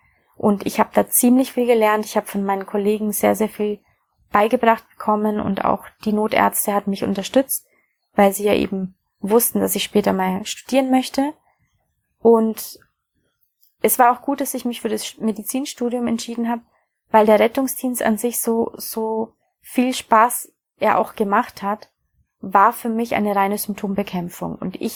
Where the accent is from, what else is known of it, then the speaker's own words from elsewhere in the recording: Bavaria, Germany; Aufgewachsen bin ich in Bayern in Deutschland